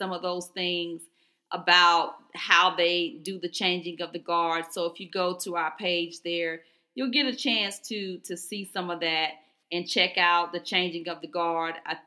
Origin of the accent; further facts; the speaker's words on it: Georgia, United States; And people want to know, you know, are you American? You know, where are you from? And we say Georgia, and then we always talk about … you know, because everybody knows